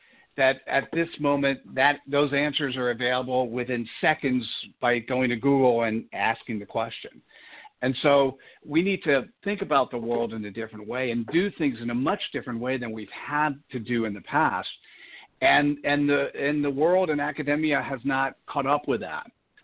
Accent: East Coast, United States; now in Silicon Valley, United States; I grew up on the East Coast, currently live in California, so I'm in Silicon Valley, about 2 miles out of the new spaceship that Apple is building in Cupertino.

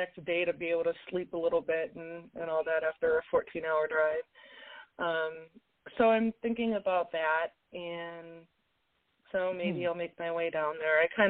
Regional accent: Minnesota, United States; She lived in California. I grew up in Minnesota

